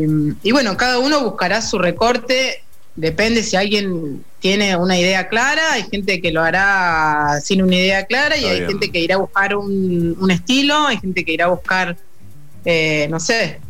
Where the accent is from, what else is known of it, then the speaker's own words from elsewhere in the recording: Rosario, Santa Fe, Argentina; yo soy rosarina, me reconozco como parte de esta Santa Fe